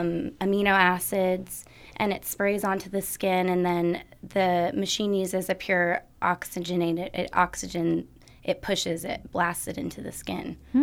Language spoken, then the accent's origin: English; Scotland, United Kingdom; I'm Scottish too, so I get burned easily.